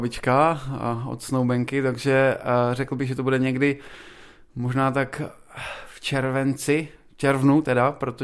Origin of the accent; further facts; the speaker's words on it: Brno, South Moravian Region, Czechia; Tak já jsem z Brna, když to tak řeknu.